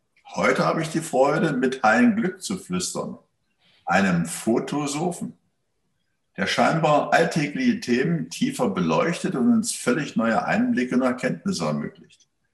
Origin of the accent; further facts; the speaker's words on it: Berlin, Germany; Nee, das ist ja meine alte Heimat Berlin.